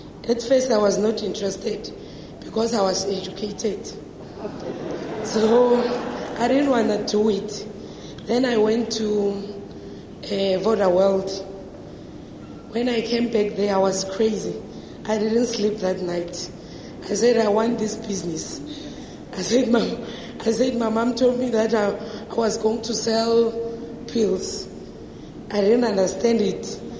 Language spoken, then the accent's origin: English; Nelspruit, Mpumalanga, South Africa; I'm from South Africa, Mpumalanga province, Nelspruit.